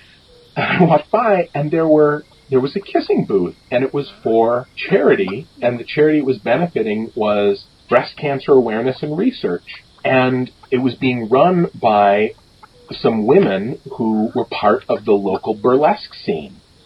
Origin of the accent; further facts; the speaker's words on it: Midwest, United States; I don't like to say that I'm from the Midwest.